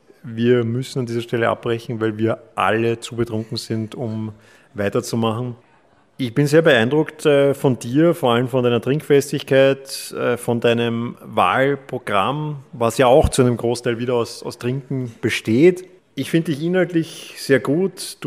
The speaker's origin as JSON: {"language": "German", "town": "Klosterneuburg", "region": "Lower Austria", "country": "Austria", "tie": "born or raised there", "said": "Ich komme auch aus Klosterneuburg. Wir teilen quasi fast denselben Wohnsitz. Nein, ich bin dort aufgewachsen, aber ich bin schon lange nicht mehr dort."}